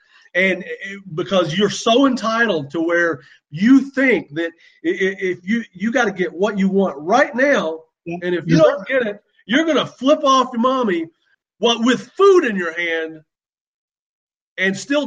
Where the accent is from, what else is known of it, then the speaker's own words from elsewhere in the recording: Kentucky, United States; I am 48 years old. I grew up in Eastern Kentucky.